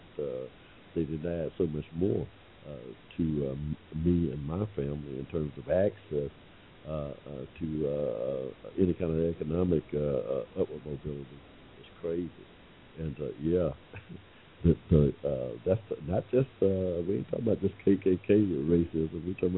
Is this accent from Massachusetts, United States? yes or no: no; Georgia, United States; I mean, in 1845, when I was born here in Georgia, I had no 14th Amendment rights, period, y'all.